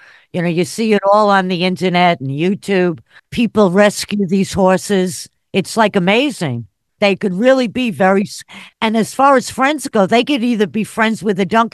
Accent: New York, United States; You know, I'm from New York, so I've been to Belmont a number of times.

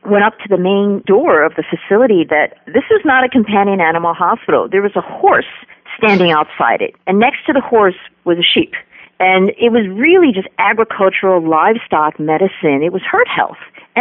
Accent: United States; also born or lived in Taiwan; I grew up in the United States, and I do consider myself more or less, you know, completely American.

